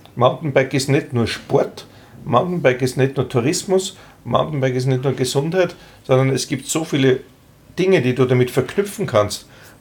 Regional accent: Austria; in den 70er Jahren hat eigentlich erst begonnen bei uns in Österreich der Schulskikurs.

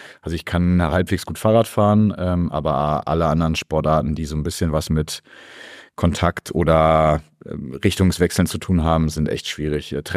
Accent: Marienheide, North Rhine-Westphalia, Germany; Ich war so ein richtiges Landei. Also ich bin zwar in Gummersbach geboren, aber in einem Nachbarort, Marienheide heißt das, aufgewachsen. Ist wirklich ein ganz, ganz kleiner Ort und da auch nochmal so wirklich am Rand, daneben Felder, ganz viel Wald, Bauernhöfe gegenüber.

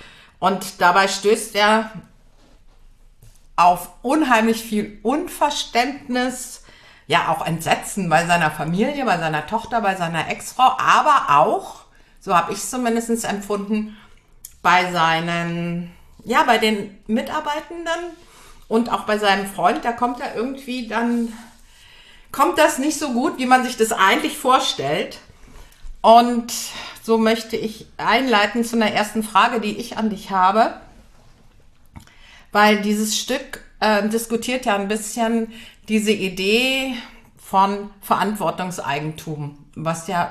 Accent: Göttingen, Lower Saxony, Germany; in Göttingen, wo ich herkomme

